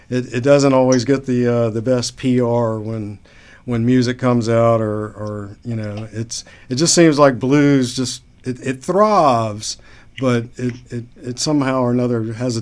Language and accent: English; Mississippi, United States; being that I'm from Mississippi and I spent a little time in Natchez, I mean, his name was definitely thrown around growing up there